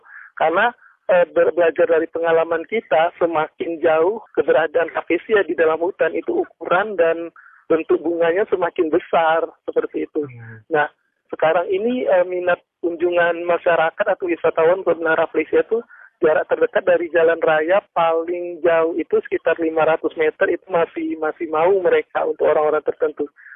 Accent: Bengkulu, Indonesia; Dan saya juga sebagai anak Bengkulu termasuk orang baru yang melihat rafflesia itu baru di tahun 2010 pertama kali

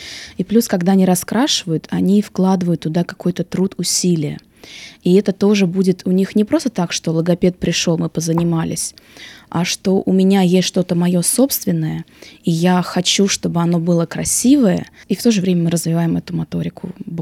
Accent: Russia; moved away as an adult; я из России, работая там логопедом, я наблюдала абсолютно то же самое

